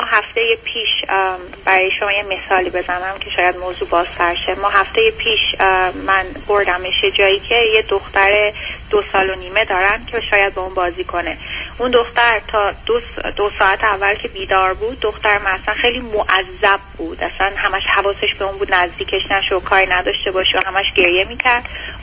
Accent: Iran; now in United States; ما حدود 4 سال از ایران اومدیم امریکا

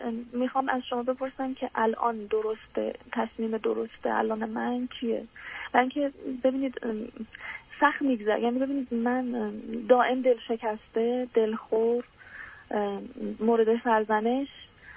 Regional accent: Iran; از ایران هستم.

